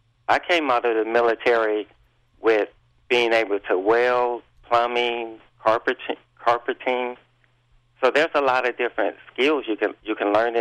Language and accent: English; San Bernardino, California, United States; Yes, I was raised in San Bernardino, California, and my family was into crime and poverty, and crime is how everybody made their living.